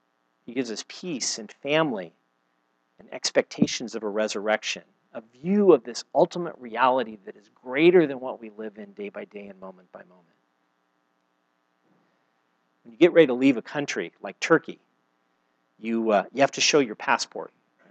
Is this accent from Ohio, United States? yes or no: no; Santa Maria, California, United States; I grew up in Santa Maria, so we're near Vandenberg.